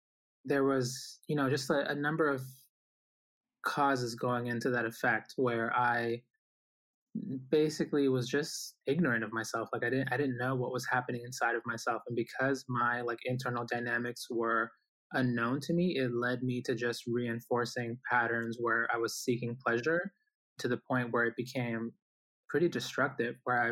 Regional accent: Boston, Massachusetts, United States; also born or lived in Guayaquil, Ecuador; I was born in Ecuador in the city of Guayaquil, and I came with my family to the United States when I was about 4 years old. So I definitely think of myself as Ecuadorian American. I think it's a good mixture of both. And I grew up in the city of Boston.

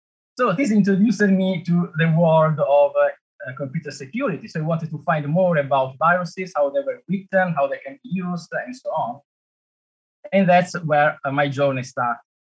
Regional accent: Genoa, Liguria, Italy; moved away as an adult; now in Singapore; I did all my studies in electrical and computer engineering in Genoa, my hometown in Italy. And then I moved to Singapore about 16 years ago.

